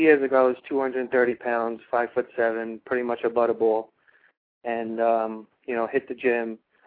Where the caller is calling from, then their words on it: New Jersey, United States; from New Jersey.